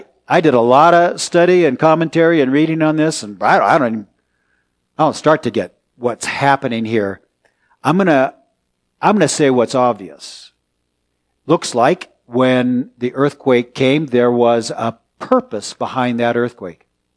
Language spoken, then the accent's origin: English; California, United States; I grew up in California, and I actually don't remember a lot of earthquakes in my youth.